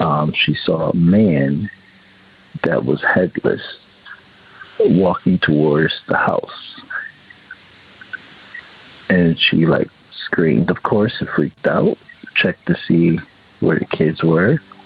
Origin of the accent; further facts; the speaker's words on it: Connecticut, United States; I am from Connecticut